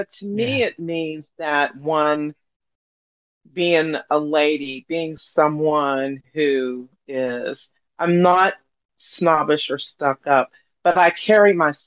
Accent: Pittsburgh, Pennsylvania, United States; And Pittsburgh, well, because I'm from Pittsburgh, Pennsylvania, so.

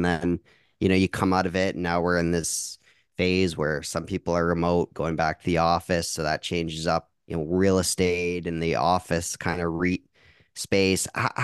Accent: Niagara, Ontario, Canada; So, I grew up in Niagara, going

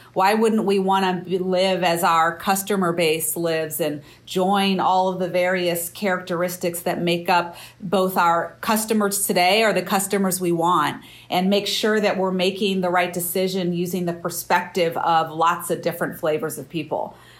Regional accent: Midwest, United States; But when I grew up, it was the 70s. I grew up in the Midwest.

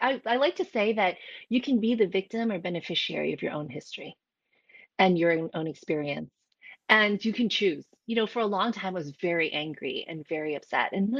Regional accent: South Carolina, United States; also born or lived in New York; You know, I grew up in New York with my family up until I was six. And because of discrimination at work, my dad was really fed up, and his friend said, why don't you come to South Carolina?

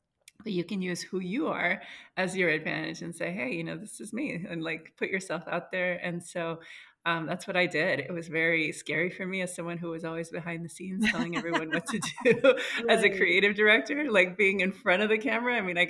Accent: Miami, Florida, United States; So I'm Cuban. My mom and dad are, you know, immigrants from Cuba. So I grew up in Miami, like most Cuban people do.

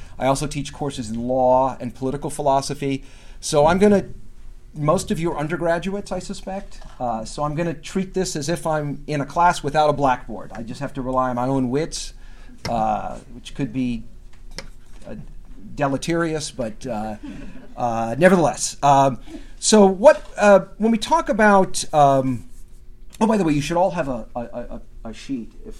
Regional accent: Las Vegas, Nevada, United States; I know this because I grew up in Las Vegas. So we had Halloween off every year.

